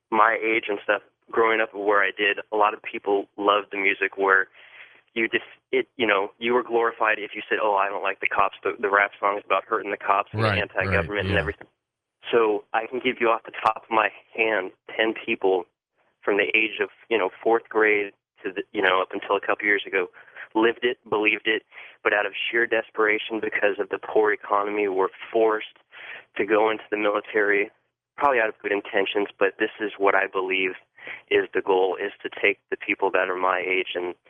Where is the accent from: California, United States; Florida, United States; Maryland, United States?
California, United States; 22 years old, growing up in the East Bay, 25 miles from San Francisco